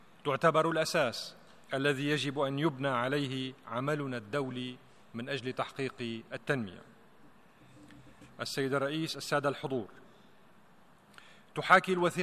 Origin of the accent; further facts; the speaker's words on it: Syria; وتعاني بلادي سوريا التي تقع في قلب هذه المنطقة